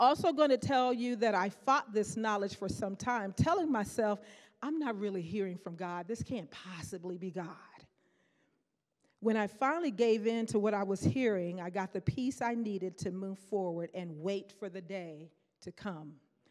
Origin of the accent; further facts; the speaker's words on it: Arkansas, United States; moved away as an adult; Again, I grew up in Arkansas. Yes. Yeah, woo! The Razorbacks, yes, woo!